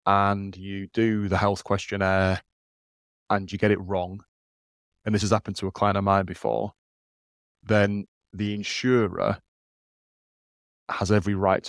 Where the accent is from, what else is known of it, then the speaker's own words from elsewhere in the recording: Leeds, Yorkshire and the Humber, United Kingdom; Like, we're growing up in Leeds now.